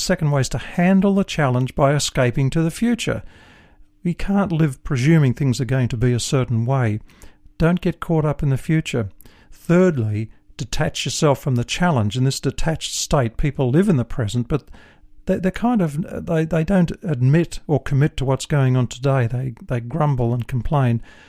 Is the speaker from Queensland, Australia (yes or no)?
no; New South Wales, Australia; I was born in the Snowy Mountains area, and I've seen some of that rugged country that Banjo Paterson's poem depicts, and I was brought up on a farm in that area.